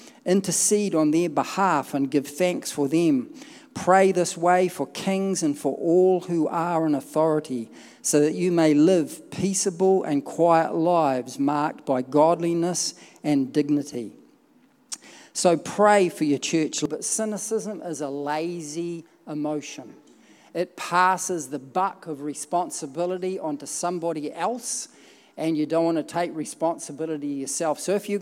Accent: New Zealand; I was brought up in the Rob Muldoon era. Maybe you don't know who he is, but he was the Prime Minister of New Zealand.

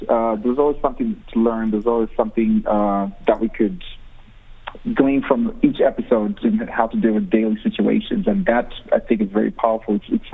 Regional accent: New Jersey, United States; also born or lived in Zambia; So I used to live in, I'm actually from New Jersey. Born in Zambia, but live in New Jersey. But I'm traveling and working here for now until I return next year.

